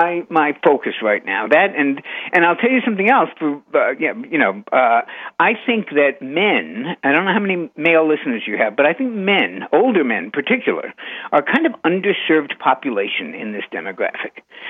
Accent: New York, United States; We're both from New York.

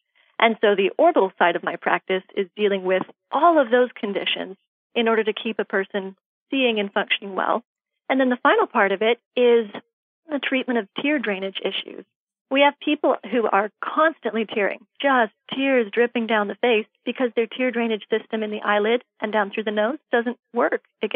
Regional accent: Arizona, United States; also born or lived in Minnesota; I grew up in Arizona, where I went to undergraduate and a master's degree. After that, I moved to Minnesota, where I did medical school at Mayo Clinic.

